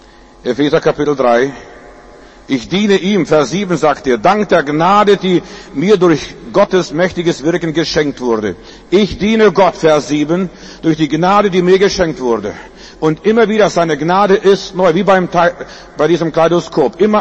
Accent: Lithuania; moved away; Als wir mit unserer Familie mal in Litauen wieder dort waren, wo ich herkomme

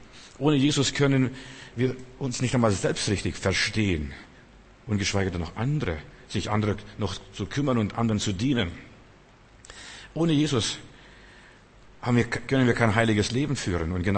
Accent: Bavaria, Germany; ich bin in Bayern groß geworden zum Teil

